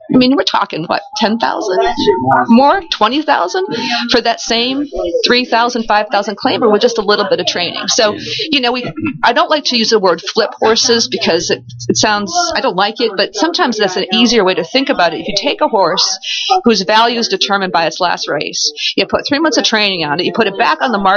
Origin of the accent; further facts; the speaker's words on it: Saratoga, New York, United States; I grew up in Saratoga and just loved the sport so much from a very young age